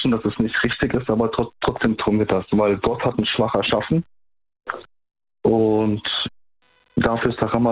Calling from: Offenburg, Baden-Württemberg, Germany; Ich komme aus Offenburg.

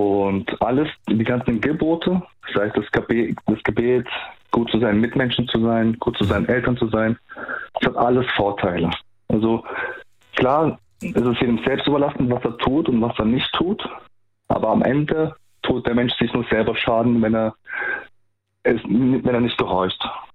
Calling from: Offenburg, Baden-Württemberg, Germany; Ich komme aus Offenburg.

